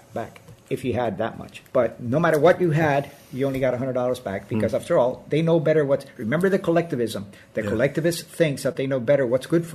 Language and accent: English; Cuba; I was born and raised in Cuba.